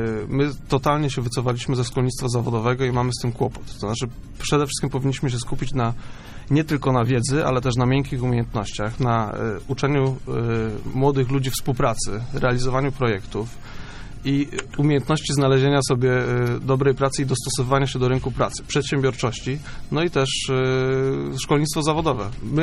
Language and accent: Polish; Kościan, Greater Poland Voivodeship, Poland; Tak, ja jestem z Kościana.